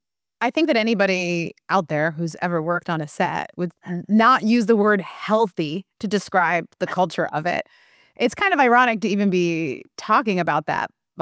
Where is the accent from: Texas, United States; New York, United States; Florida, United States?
New York, United States; Manhattan; I grew up in Manhattan. I grew up seeing things filming all the time on the streets of New York.